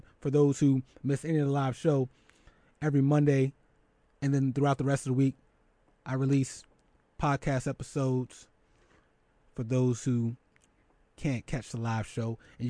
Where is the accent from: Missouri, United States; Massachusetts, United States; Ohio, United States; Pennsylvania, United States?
Pennsylvania, United States; Philadelphia; some of my friends who know I'm from Philly